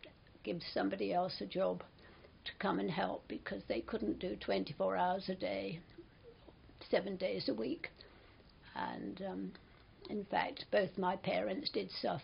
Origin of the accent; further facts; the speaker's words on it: Hambledon, South East England, United Kingdom; born there; and I live in Soberton now, but I was born in Hambledon back in 1935.